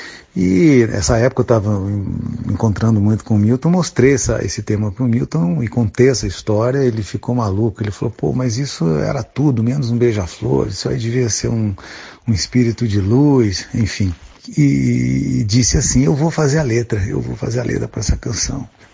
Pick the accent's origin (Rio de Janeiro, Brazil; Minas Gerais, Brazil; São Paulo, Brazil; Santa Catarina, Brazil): Minas Gerais, Brazil; Pouso Alegre; No começo dos anos 80, Pouso Alegre, minha cidade natal